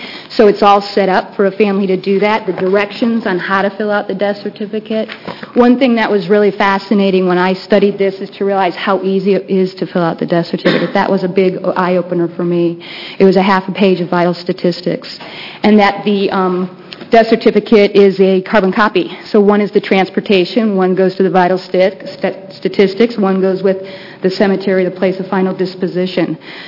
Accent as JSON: {"language": "English", "town": "Portland", "region": "Oregon", "country": "United States", "said": "I'm from Portland, Oregon."}